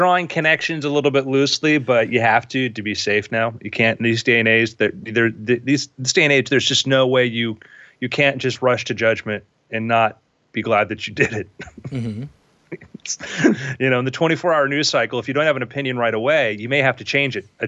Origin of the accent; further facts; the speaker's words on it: Oregon, United States; also born or lived in Florida; now in Burbank, United States; I grew up, as you may know, I grew up in Oregon. And then when I became aware of the threat of Bigfoot, my family moved to Florida.